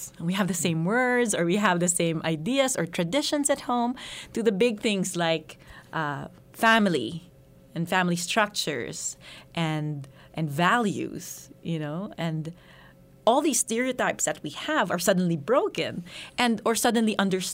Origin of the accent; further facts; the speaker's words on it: Philippines; English is a second language; now in United States; my show is a comedy, and it's quite a parody of how it's like being a foreigner in the United States.